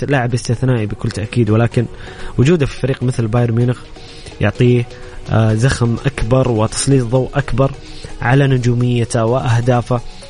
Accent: Saudi Arabia; طبعا أكيد المباراة الأهم بالنسبة لنا كسعوديين مباراة منتخبنا أمام منتخب باكستاني

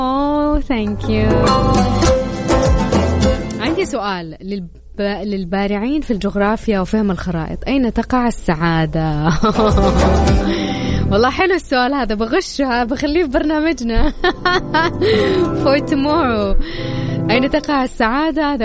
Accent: Jeddah, Makkah Province, Saudi Arabia; خنشوف عندنا في جدة الله أكبر 35،

